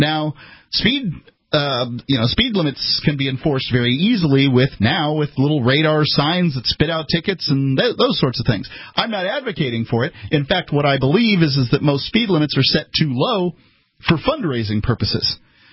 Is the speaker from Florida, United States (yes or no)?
yes; Sarasota, Florida, United States; We are originally from Sarasota, indeed.